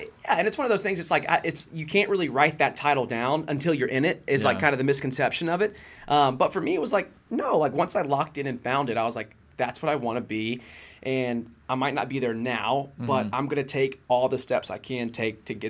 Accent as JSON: {"language": "English", "town": "Warner Robins", "region": "Georgia", "country": "United States", "said": "Well, I am from Warner Robins, Georgia, which is about 2 hours south of here, so very small town"}